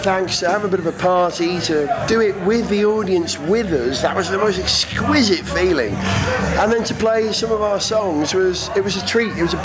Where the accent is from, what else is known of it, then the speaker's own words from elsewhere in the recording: Wales, United Kingdom; I'm a Welshman